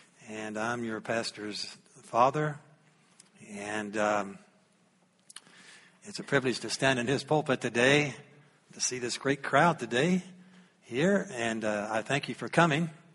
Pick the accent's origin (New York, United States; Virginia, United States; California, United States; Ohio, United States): Ohio, United States; I'm from Ohio.